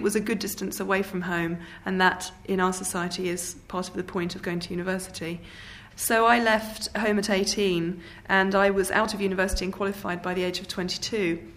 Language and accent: English; England, United Kingdom; I was brought up just outside London, and when I was 18 I went to university and I moved away from home